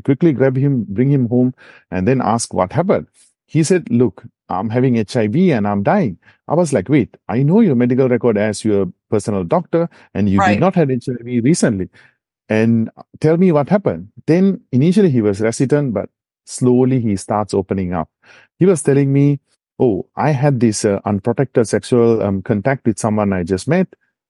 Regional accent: Singapore; now in San Francisco, United States; I was originally from Singapore

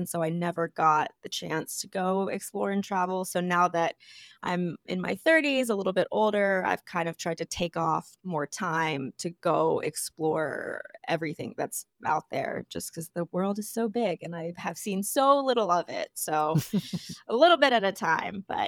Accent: United States; And especially being an American, like we're such a young country.

